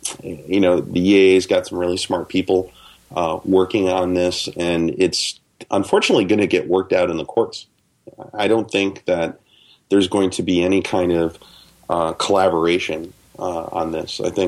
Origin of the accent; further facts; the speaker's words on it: Chicago, Illinois, United States; I'm from Chicago, and Chicago's a place where, you know, anything is possible if the envelope is thick enough.